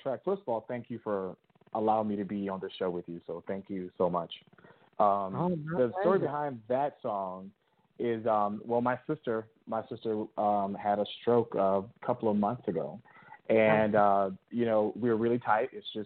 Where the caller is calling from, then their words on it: Atlanta, Georgia, United States; I'm calling from Atlanta, Georgia.